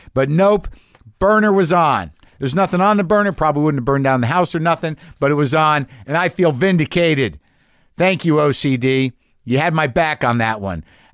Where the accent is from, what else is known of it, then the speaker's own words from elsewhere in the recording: Hazard, Kentucky, United States; For reference, I'm from Eastern Kentucky. I'm specifically from Hazard, Kentucky, voted the saddest city in the United States in several polls.